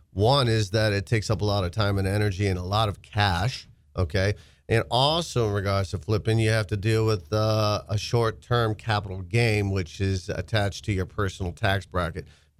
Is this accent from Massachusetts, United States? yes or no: yes; Boston, Massachusetts, United States; No, I'm from Dorchester, Mass., son of a preacher, and now I Florida native, believe it or not.